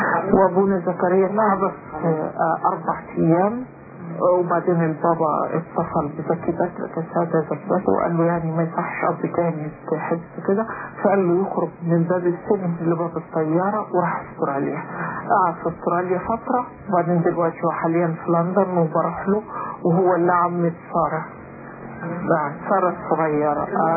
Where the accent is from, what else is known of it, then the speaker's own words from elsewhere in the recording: Egypt; moved away as an adult; now in Netherlands; أول ما وصلت هولندا وقعدت أنا هربت من مصر.